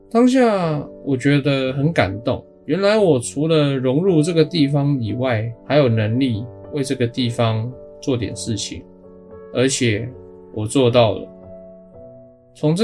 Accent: Hong Kong; Chinese is a second language; 直到那一刻起，他们才知道我是一个香港人

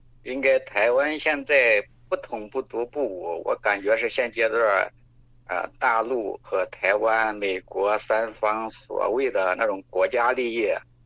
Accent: Nanyang, Henan, China; now in Dongguan, China; 我来自河南南阳，今年40岁，现在在广东东莞

